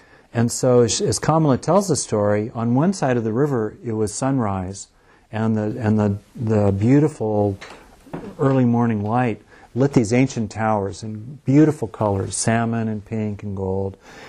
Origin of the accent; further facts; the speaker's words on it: California, United States; Yep, Disneyland's open. I grew up in Southern California.